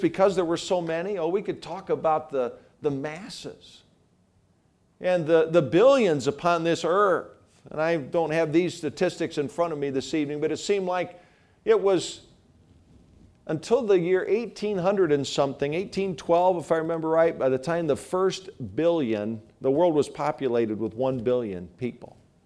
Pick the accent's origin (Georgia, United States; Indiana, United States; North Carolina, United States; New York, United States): New York, United States; And though I grew up in New York State, New York City was not my favorite place to go.